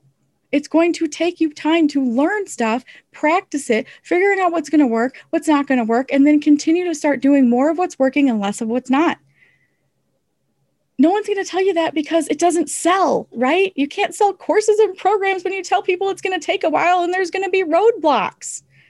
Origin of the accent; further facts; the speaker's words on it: Midwest, United States; accent: Midwest; I have an accent. Did you guys know that? I have an accent. I have a Midwest accent, I think.